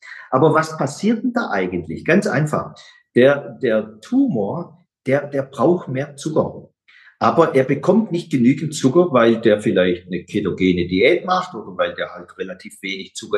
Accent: Baden-Württemberg, Germany; Übrigens, ich bin Schwabe und liebe natürlich Nudeln und Brot, beides.

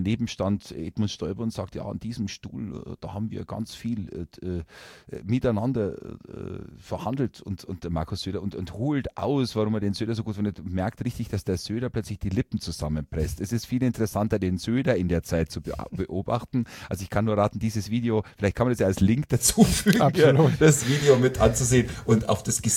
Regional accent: Bavaria, Germany; bei uns jetzt hier in Schwaben, wo ich ja verortet bin und wo ja meine Heimat ist und wo ich wohne.

